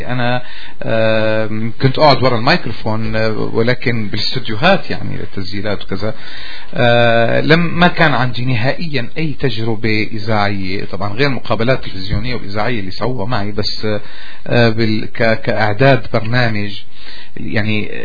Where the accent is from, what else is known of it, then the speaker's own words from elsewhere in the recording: Syria; وكفنان سوري عايش حياتي من ناحية الفن وكأني أنا من دمشق